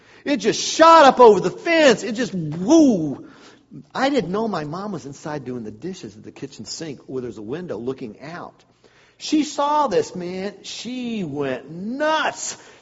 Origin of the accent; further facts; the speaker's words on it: Roswell, United States; When I was growing up in Roswell, as a boy, I actually liked to light fires.